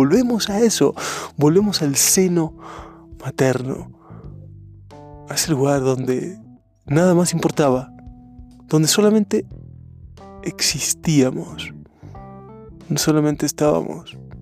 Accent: Mexico; O sea, yo soy mexicano, tú eres guatemalteco.

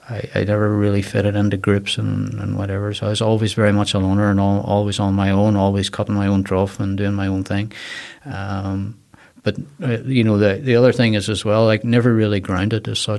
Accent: County Donegal, Ireland; also born or lived in Dublin; I came from a very small village in Donegal, actually. I was born in Dublin, but I grew up in Donegal

